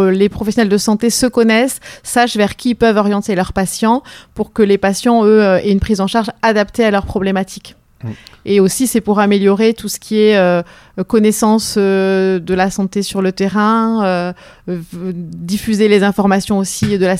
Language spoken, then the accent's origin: French; Dax, Nouvelle-Aquitaine, France; je suis une Dacquoise pure souche puisque je suis née à Dax. Je suis mariée avec un Dacquois et mes trois enfants sont aussi nés à Dax. J'ai quitté Dax pendant 4 ans pour faire mes études, pour devenir orthophoniste à Bordeaux.